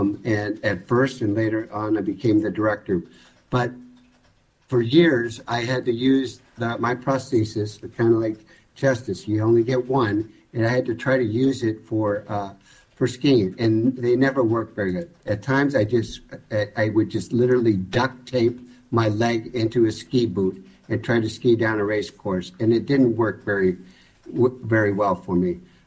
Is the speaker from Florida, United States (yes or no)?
no; Green Bay, Wisconsin, United States; because I grew up in Green Bay, Wisconsin, and I had dreams of being a place kicker for the Green Bay Packers someday.